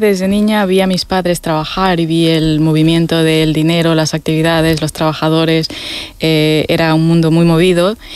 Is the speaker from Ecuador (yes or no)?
yes; Guayaquil, Guayas, Ecuador; born there; moved away; Yo nací en Guayaquil, y cuando nació mi hermana 2 años más tarde, mis padres se desplazaron al pueblo de origen de mi padre, que es una zona del litoral ecuatoriano.